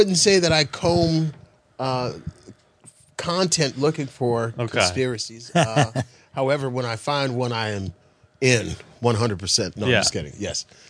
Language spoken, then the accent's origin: English; Los Angeles, California, United States; From L.A., yeah.